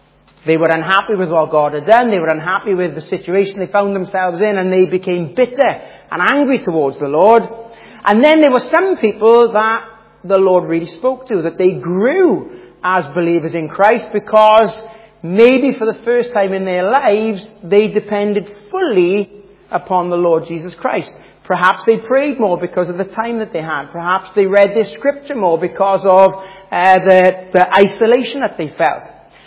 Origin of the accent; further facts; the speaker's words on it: Wales, United Kingdom; But I am from Wales.